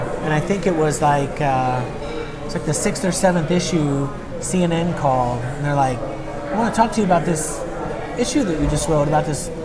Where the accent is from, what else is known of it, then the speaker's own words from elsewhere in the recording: Texas, United States; also born or lived in Tennessee; now in Oregon, United States; So I'm from Tennessee originally, grew up in Texas.